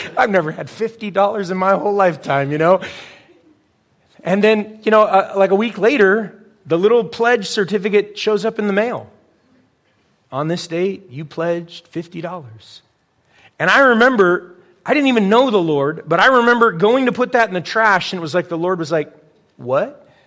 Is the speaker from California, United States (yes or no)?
yes; California, United States; I grew up in California, and it was this Christian radio station.